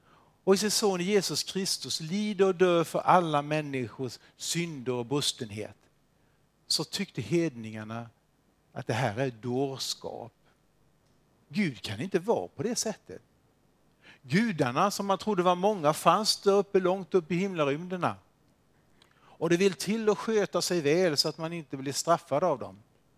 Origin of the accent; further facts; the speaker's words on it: Toftryd, Jönköping County, Sweden; jag är uppvuxen i Toftryd, ligger faktiskt i Vaggeryds kommun, inte så långt från Vaggeryd, på landsbygden. Mina föräldrar hade ett litet jordbruk.